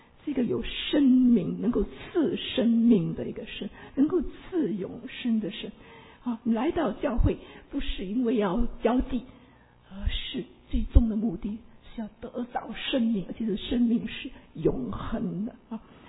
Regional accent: Malaysia; 我是一个马来西亚人，华侨，来到这里的时候，大多数这里都是从中国大陆来的

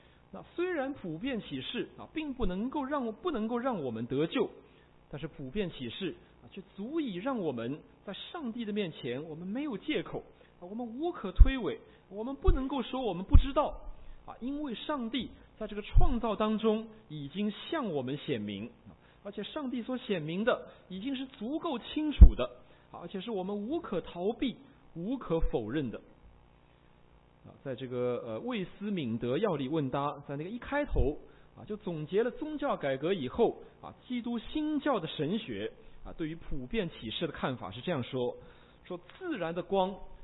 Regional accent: China; 尤其是我们这些来自中国大陆从小就受这个无神论洗脑的人

